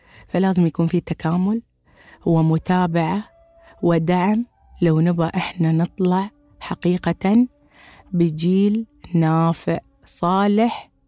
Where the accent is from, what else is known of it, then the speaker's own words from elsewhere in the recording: United Arab Emirates; accent: Emirati; لهجتنا الاماراتيه